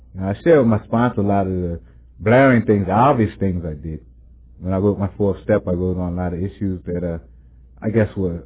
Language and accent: English; Westchester, New York, United States; because I came from Westchester, and when I look back at my schooling, or when I was in school, I was usually the only black person in my class, or one of the only ones